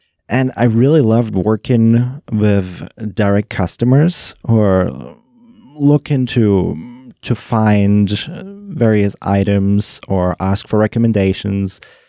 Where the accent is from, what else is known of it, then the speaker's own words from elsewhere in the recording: Germany; moved away as an adult; I'm actually, I immigrated from Germany.